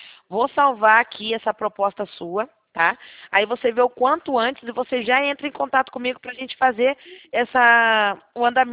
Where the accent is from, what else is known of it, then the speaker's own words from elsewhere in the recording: São Paulo, Brazil; que eu sou daqui de São Paulo